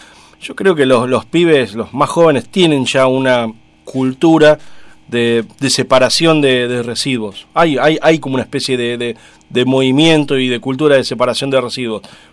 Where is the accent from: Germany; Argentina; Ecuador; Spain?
Argentina; Buenos Aires; yo me acuerdo de en mi niñez en Buenos Aires